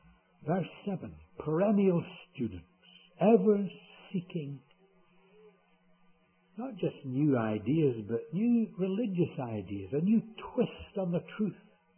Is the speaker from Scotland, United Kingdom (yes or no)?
yes; Scotland, United Kingdom; being a Scot